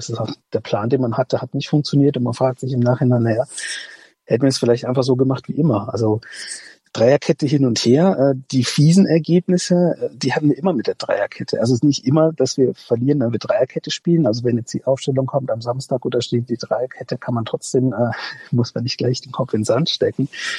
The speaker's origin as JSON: {"language": "German", "region": "North Rhine-Westphalia", "country": "Germany", "tie": "born there", "lives_now": "Leipzig, Germany", "said": "Ich bin gebürtiger Ostwestfale, es wird noch verrückter."}